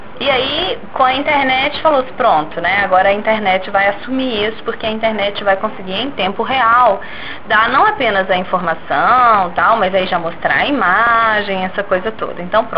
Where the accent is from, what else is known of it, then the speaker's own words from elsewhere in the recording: Santa Rita de Ouro Preto, Minas Gerais, Brazil; eu sou do interior, eu sou de Santa Rita de Ouro Preto. Santa Rita de Ouro Preto está a 132 quilômetros de Belo Horizonte, é ali.